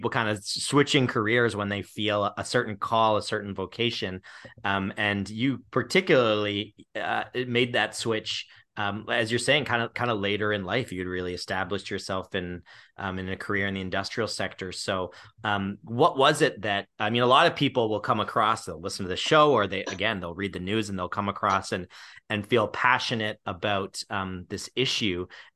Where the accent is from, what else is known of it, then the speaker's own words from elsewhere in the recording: Ontario, Canada; me growing up in Southern Ontario